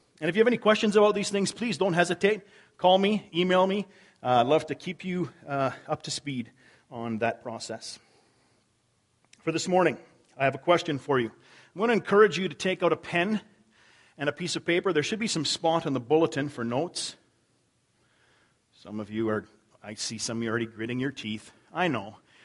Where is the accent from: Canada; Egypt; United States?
Canada; And I'm known for being Canadian, though I never say A.